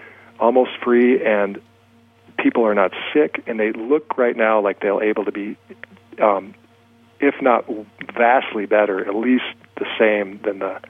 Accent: Rapid City, South Dakota, United States; And even in my hometown, Rapid City, which is a very conservative, standard of care type oncology center

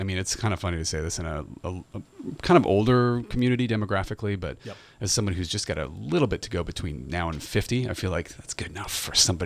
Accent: Maine, United States; I grew up in Maine, but I'm essentially now from the West Coast.

